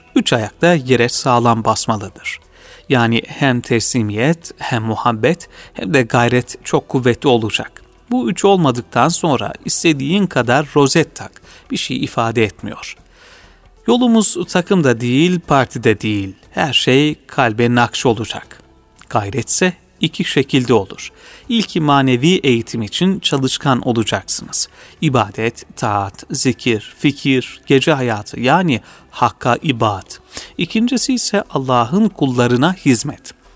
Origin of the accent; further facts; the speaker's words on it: Karaman, Turkey; şimdiki adıyla Yolbaşı kazasında doğmuşum. Anne tarafım Mekke'den geliyor. Çocukluğumu Karaman'da dedem, babaannem ve üvey babaannemle geçirdim.